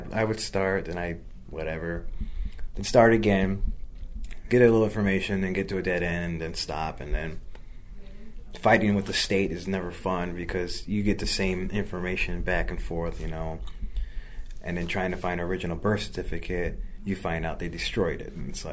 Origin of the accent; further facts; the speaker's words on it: East Chicago, Indiana, United States; born there; Well, I was born in Indiana, Lake County area.